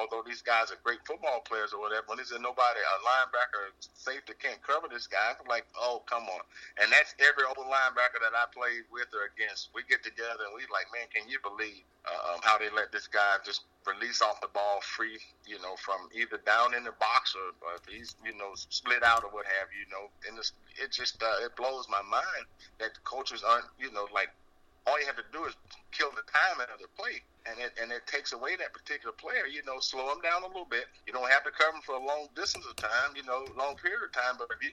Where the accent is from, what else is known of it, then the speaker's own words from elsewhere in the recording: Birmingham, Alabama, United States; I just hosted my 8th annual golf tournament in Birmingham, Alabama, my hometown